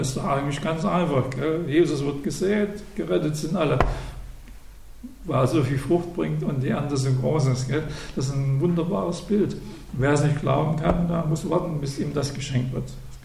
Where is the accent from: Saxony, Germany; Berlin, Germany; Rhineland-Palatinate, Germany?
Saxony, Germany; Ich bin ja Sachse, ich muss sagen, mit einem harten D.